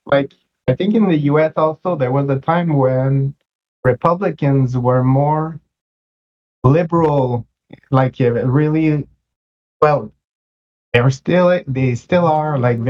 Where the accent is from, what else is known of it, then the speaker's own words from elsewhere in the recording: Quebec, Canada; English is a second language; I'm a kid from the 80s, born and raised near Montreal in a francophone area. I actually learned English playing D&D